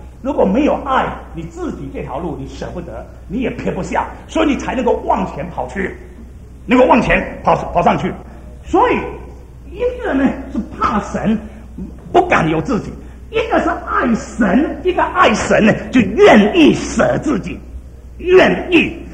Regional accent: Singapore; 因为我是新加坡人

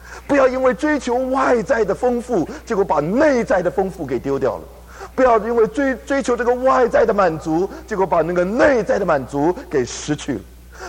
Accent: China; 虽然对于我们中国人来说，要表达我们内心的一个态度、心愿、意愿，不是一件很容易的事情

